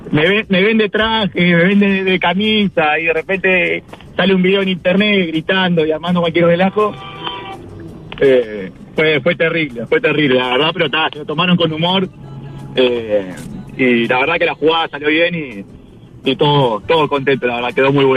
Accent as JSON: {"language": "Spanish", "town": "Punta de Manga", "region": "Montevideo", "country": "Uruguay", "said": "yo soy allá de Punta de Manga"}